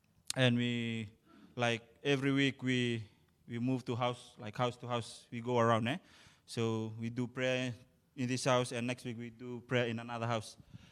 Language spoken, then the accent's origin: English; Fiji; I'm 25 years old, and I'm from Fiji.